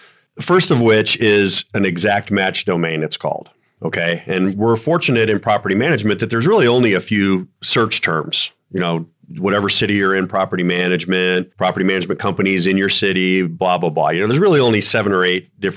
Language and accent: English; Colorado, United States; I'm from Colorado, so we use Denver.